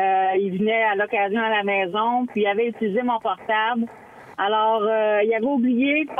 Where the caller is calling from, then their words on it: Saint-Jean-sur-Richelieu, Quebec, Canada; Moi, je suis de Saint-Jean-sur-Richelieu.